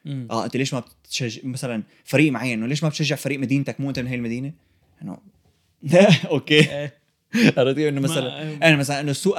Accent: Syria; now in Canada; احنا جينا من سوريا لهون

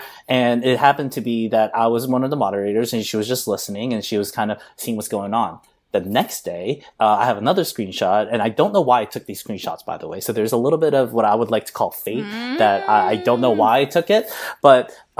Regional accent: United States; growing up in America predominantly, that's an ideal that I couldn't get over.

